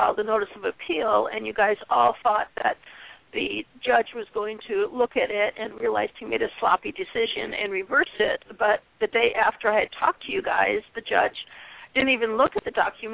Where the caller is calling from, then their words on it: Phoenix, Arizona, United States; Phoenix, Arizona.